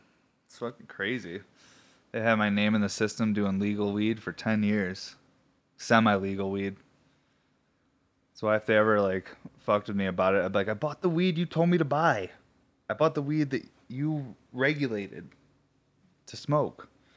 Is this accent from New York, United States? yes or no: yes; Syracuse, New York, United States; I grew up around bikers. I grew up in Syracuse, New York, and there was just like huge biker meetups and stuff